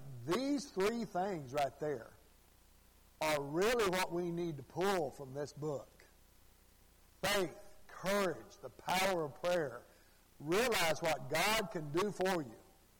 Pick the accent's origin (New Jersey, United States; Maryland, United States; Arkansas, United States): Arkansas, United States; Okay, like I told you before, I'm from Arkansas